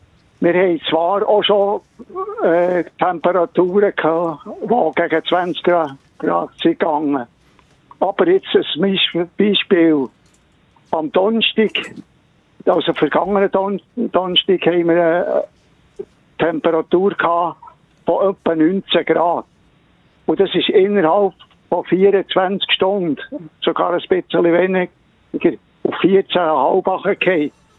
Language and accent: German; Switzerland; Ich bin an der Aare aufgewachsen, mit im Städtli